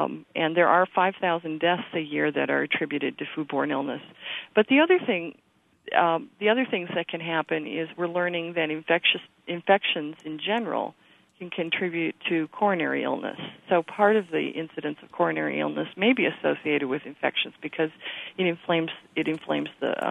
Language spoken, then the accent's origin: English; Iowa, United States; I grew up in Iowa, and so I'm familiar with what the Upper Midwest faces in terms of growing conditions